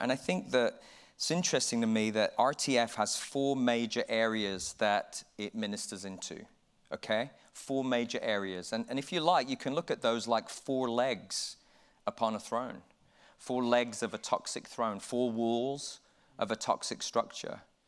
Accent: England, United Kingdom; now in United States; We love, actually, as English, originally English, we're now American citizens, but previously English citizens

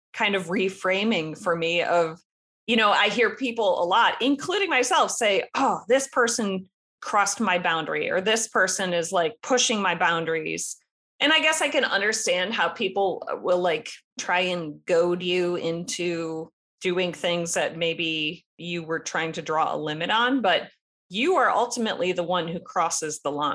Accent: Tampa, Florida, United States; And Tampa's my hometown.

